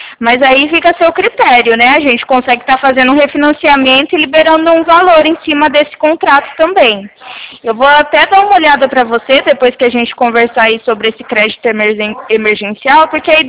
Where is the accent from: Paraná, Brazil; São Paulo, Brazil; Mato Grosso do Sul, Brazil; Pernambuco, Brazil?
São Paulo, Brazil; eu sou do estado de São Paulo, aqui mais na região de Presidente Prudente